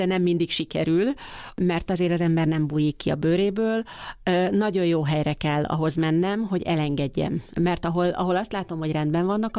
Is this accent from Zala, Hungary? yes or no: yes; Hévíz, Zala, Hungary; Én ott nőttem fel, úgy szoktam fogalmazni, hogy kénszagon szocializálódtam, el sem tudom képzelni, hogy máshol éljek.